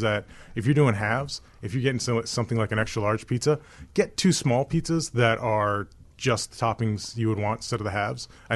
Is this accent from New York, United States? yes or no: no; Skokie, Illinois, United States; Oh, I thought you said something else because I'm from Skokie.